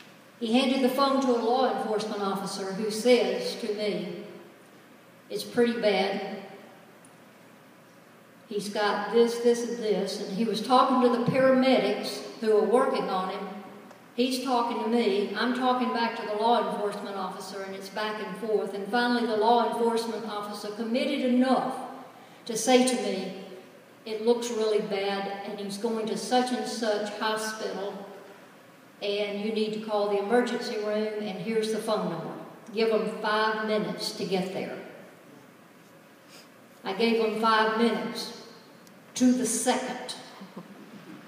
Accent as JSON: {"language": "English", "region": "Georgia", "country": "United States", "said": "That's a Southern expression. I'm from Georgia."}